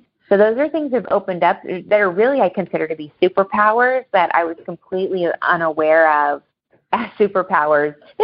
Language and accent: English; Midwest, United States; So I'm a Midwesterner too. I live in Milwaukee.